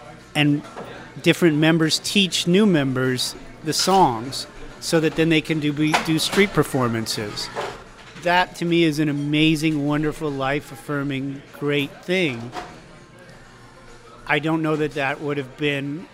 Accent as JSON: {"language": "English", "town": "Las Vegas", "region": "Nevada", "country": "United States", "tie": "born or raised there", "said": "And when I was a kid growing up in Las Vegas, you literally looked on the streets for a brown Rolls Royce"}